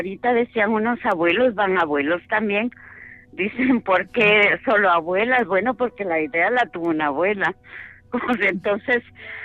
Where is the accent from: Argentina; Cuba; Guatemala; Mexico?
Guatemala; now in Austria; Yo vine en el 76 a Austria. Yo soy de Guatemala